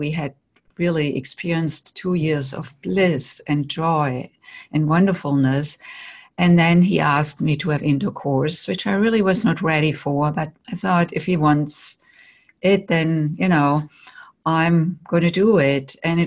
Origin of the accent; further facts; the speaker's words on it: Germany; moved away as an adult; now in United States; I grew up in Germany and came to the United States in my late 20s.